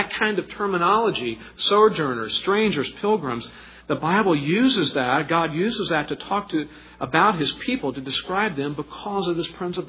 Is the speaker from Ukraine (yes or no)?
no; Texas, United States; also born or lived in Illinois; now in California, United States; I was born in Illinois, and I was raised in Texas. The last 16 years of my life in California. Now I'm planted here.